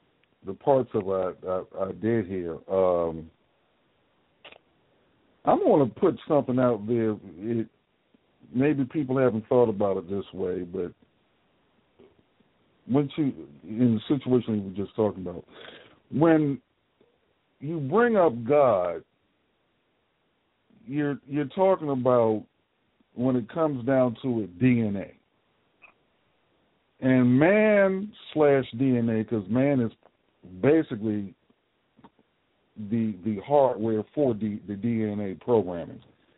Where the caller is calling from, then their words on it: Florida, United States; I'm calling from Florida.